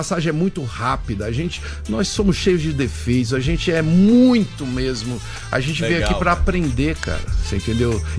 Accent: Ituverava, São Paulo, Brazil; Sou caipira legítimo de Tuverava, nunca escondi isso, acho lindo.

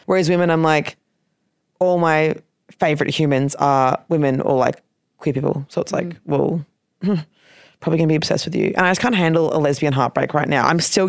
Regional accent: Queensland, Australia; I didn't do ATAR. I'm from Queensland. So I got an OP.

